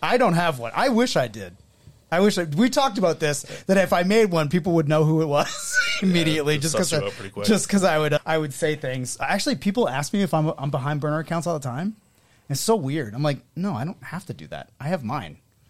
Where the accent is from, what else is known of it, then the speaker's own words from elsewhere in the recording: New Hampshire, United States; I'm from New Hampshire.